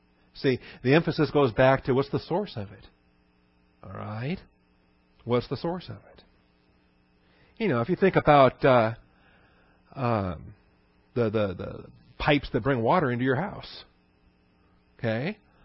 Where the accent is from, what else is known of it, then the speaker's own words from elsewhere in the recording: Seattle, Washington, United States; moved away; Because I was from out of state. I had nothing in Texas. I was from Seattle, Washington.